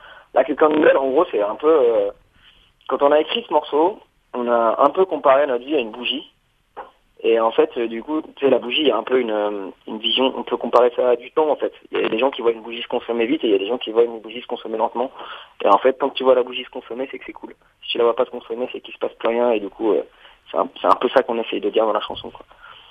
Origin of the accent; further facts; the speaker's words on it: Auvergne-Rhône-Alpes, France; En tant que Auvergnat, on y reste.